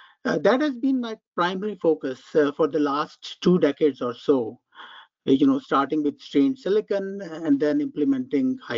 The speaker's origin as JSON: {"language": "English", "country": "Pakistan", "tie": "born or raised there", "said": "I grew up in Pakistan, and there were not many opportunities at that time"}